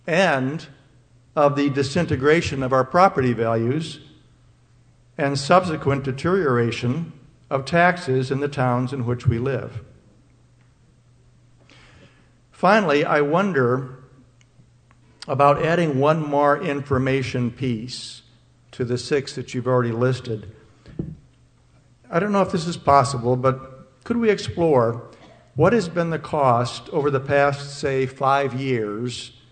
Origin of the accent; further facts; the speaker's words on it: Dalton, New Hampshire, United States; I'm from Dalton, New Hampshire.